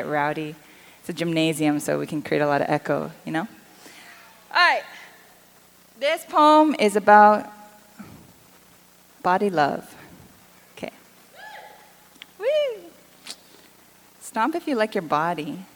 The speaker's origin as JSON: {"language": "English", "town": "Kitchener", "region": "Ontario", "country": "Canada", "said": "I'm from Kitchener and I went to Laurier"}